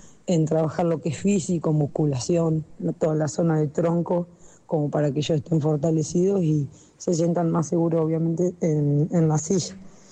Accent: Trenque Lauquen, Buenos Aires Province, Argentina; soy de Trenquelauquen, de la provincia de Buenos Aires.

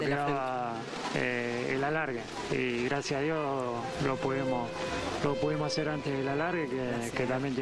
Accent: Argentina

